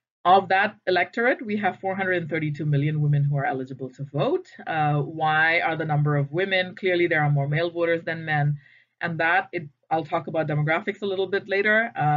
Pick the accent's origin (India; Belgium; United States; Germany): India; Assam; first language Assamese; In my case, I'm from Assam, so Assamese, and then a third language as well.